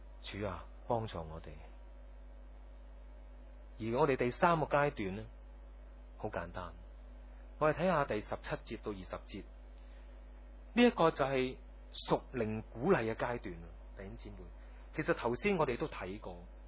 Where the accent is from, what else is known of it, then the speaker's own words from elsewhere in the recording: China; 我们中国人呢就最论尽这样东西的，不喜欢人提的。